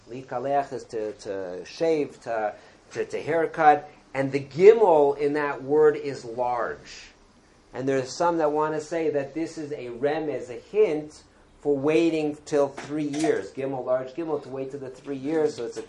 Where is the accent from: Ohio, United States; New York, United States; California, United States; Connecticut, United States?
California, United States; Los Angeles; I remember growing up in Los Angeles, no one used to do this that I knew.